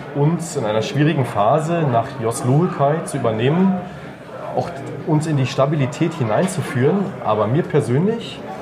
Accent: Berlin, Germany; Aus Berlin-Pankow, Wilhelmsruhe, um genau zu sein.

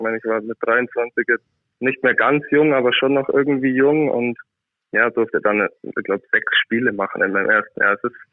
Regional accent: Füssen, Bavaria, Germany; also born or lived in Munich; Ich bin in München geboren, habe aber ansonsten mit der Stadt München gar nicht so viel am Hut

